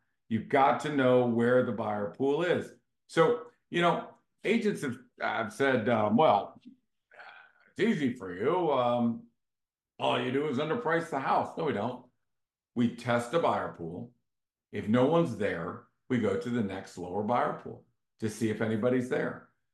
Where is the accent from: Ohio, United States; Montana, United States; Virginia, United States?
Virginia, United States; Vienna; When I grew up here in Vienna, nobody went anywhere for spring break. Nobody.